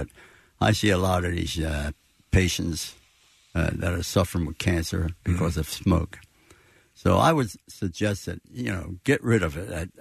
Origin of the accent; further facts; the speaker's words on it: United States; And, well, it's part of history, and I just loved being an American.